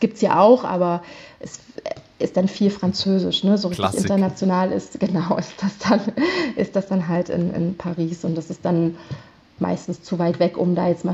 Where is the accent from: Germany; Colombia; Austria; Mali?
Germany; Lutherstadt Wittenberg, Saxony-Anhalt; moved away as an adult; also born or lived in Leipzig; now in Saint-Malo, France; Ich komme ja ursprünglich aus Lutherstadt-Wittenberg. Leipzig, dort habe ich 5 Jahre gelebt und meine Ausbildung gemacht.